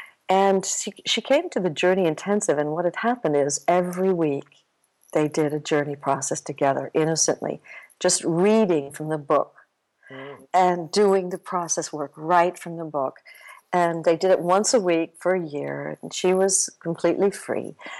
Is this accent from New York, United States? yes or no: yes; New York City, New York, United States; I'm from New York City, but my mom lives in upstate New York, and she's 95.